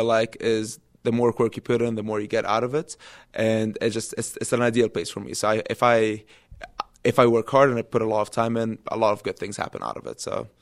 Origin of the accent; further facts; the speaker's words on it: Dubai, United Arab Emirates; also born or lived in Egypt; now in United States; I'm Egyptian. I grew up in Dubai. I came here for college at Penn State Barron.